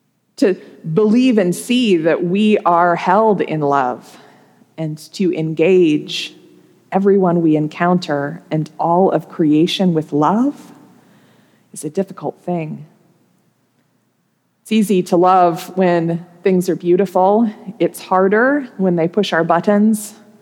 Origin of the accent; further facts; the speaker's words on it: Nebraska, United States; When I was in high school, one of these stories came out of my home state of Nebraska.